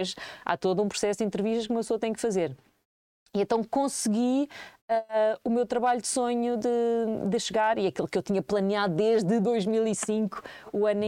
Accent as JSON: {"language": "Portuguese", "country": "Portugal", "moved": "as an adult", "said": "o momento em que eu saí de Portugal pela primeira vez para ir viver para fora, esse marcou-me muito."}